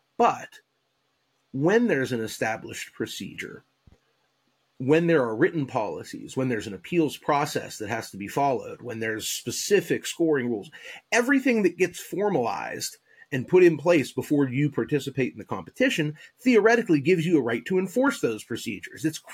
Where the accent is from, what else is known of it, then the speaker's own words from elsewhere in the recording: United States; But I'm an American. I watch the Olympics relatively jingoistically.